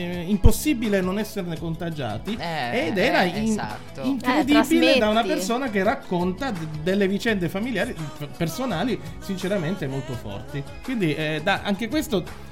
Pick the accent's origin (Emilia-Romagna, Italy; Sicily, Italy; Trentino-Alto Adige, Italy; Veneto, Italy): Sicily, Italy; Palermo; born there; settentrionali rispetto a me che sono nata a Palermo, che è leggermente più a sud.